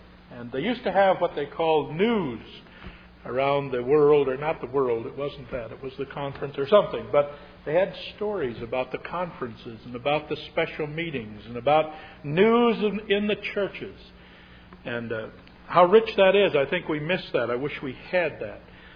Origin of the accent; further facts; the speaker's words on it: Litchfield, Minnesota, United States; The Litchfield Church, where I grew up in Minnesota, was just a little church.